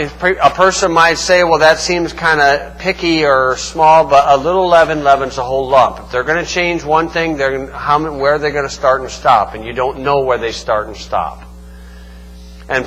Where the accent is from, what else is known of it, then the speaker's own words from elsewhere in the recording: DeMotte, Indiana, United States; Okay, when I grew up in the Bible church in DeMott